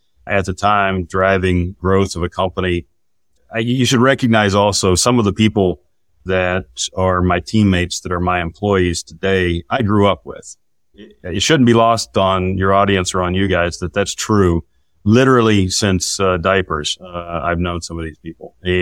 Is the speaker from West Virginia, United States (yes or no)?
yes; West Virginia, United States; Yeah, I'm from Southern West Virginia myself. I happen to be from, the sticks of Southern West Virginia, born and raised.